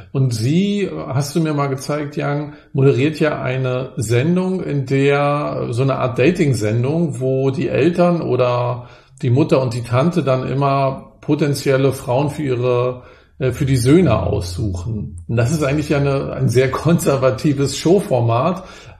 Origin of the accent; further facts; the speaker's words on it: Germany; born there; ich wurde ja in der DDR geboren